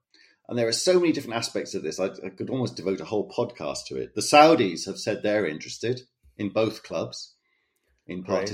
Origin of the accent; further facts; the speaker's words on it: Cardiff, Wales, United Kingdom; where I grew up in Wales, it was always noticeable how much richer London was as a city, how different it was to my hometown of Cardiff.